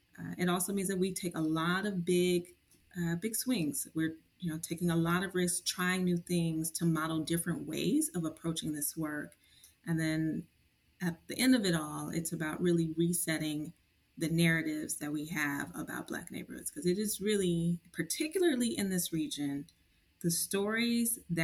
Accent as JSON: {"language": "English", "town": "St. Louis", "region": "Missouri", "country": "United States", "tie": "born or raised there", "said": "being, you know, Black growing up in St. Louis, being all across St. Louis's Black neighborhoods"}